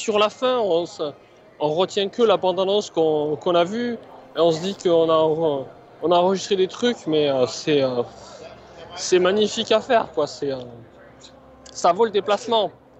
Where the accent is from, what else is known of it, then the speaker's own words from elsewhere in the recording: France; moi je suis français, pas canadien, donc je suis moins à l'aise avec, avec l'anglais